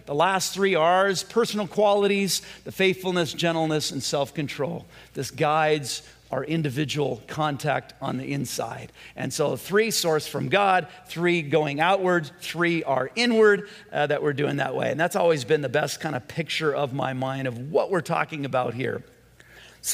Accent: Whittier, California, United States; But I remember Mr. Chaplin when I was growing up in Whittier, and he was our next door neighbor

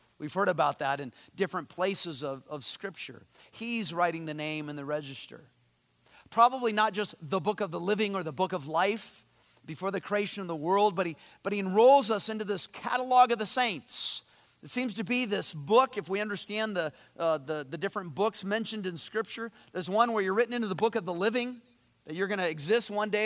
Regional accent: Whittier, California, United States; born there; I was born in Whittier.

